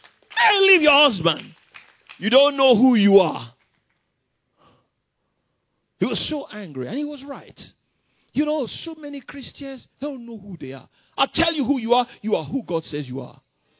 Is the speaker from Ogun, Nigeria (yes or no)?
yes; Abeokuta, Ogun, Nigeria; I'm black and I come from Nigeria and I come from Abeokuta and my forefathers were idol worshippers.